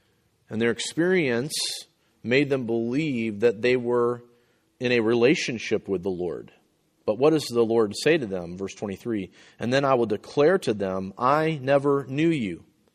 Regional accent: Florida, United States; Growing up in Florida, we had a Christian radio station

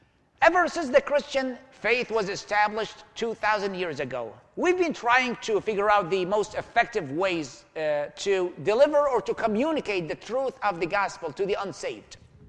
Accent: Baghdad, Baghdad Governorate, Iraq; my hometown of Baghdad. … I was born and raised in Baghdad in 1979.

